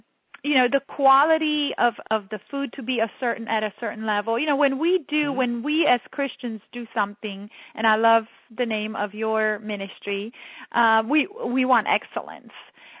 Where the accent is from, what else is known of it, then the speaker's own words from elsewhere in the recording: Romania; Of course, my home country, Romania.